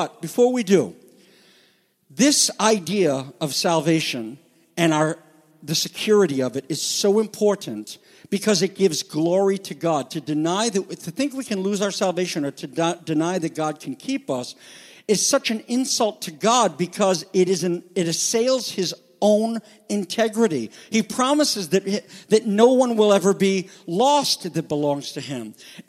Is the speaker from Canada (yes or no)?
yes; Canada; I can't say I'm going to heaven because I'm a Jew. I'm French Canadian. If anybody should go to heaven, it's French Canadians.